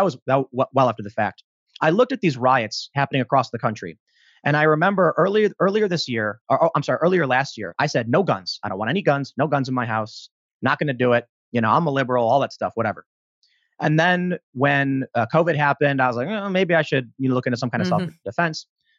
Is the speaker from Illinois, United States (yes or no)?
yes; Chicago, Illinois, United States; Well, I'm from Chicago, okay?